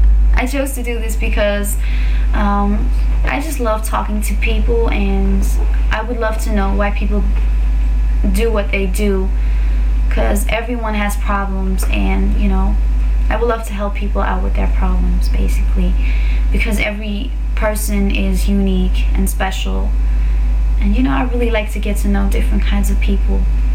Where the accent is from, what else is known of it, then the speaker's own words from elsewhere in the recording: Netherlands; I'm from the Netherlands, which is a really small country.